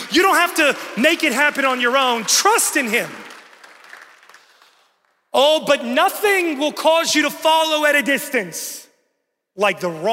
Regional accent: West Virginia, United States; moved away as an adult; now in Charlotte, United States; When I moved to Charlotte, North Carolina about 12 years ago, I was poor. I'm from West Virginia.

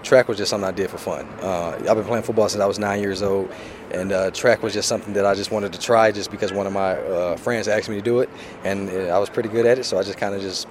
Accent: Detroit, Michigan, United States; He's from Detroit. I'm from Detroit.

